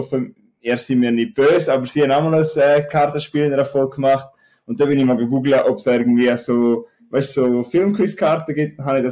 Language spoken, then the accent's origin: German; Thurgau, Switzerland; Wir sind ja Schweizer und Thurgau